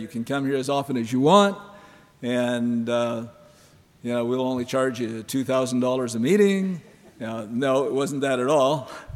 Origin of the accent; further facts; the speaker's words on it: Montana, United States; Growing up in Montana, I thought when I got up in the morning in the wintertime, it was 42 degrees below zero, I thought the whole world is this way